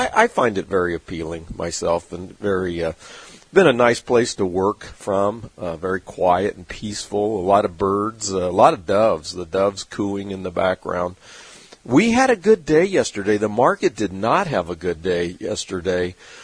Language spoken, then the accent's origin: English; California, United States; I kind of like the desert landscape myself. It's always appealed to me, I guess, growing up in California. I'm not used to lush green trees like they have back on the eastern seaboard.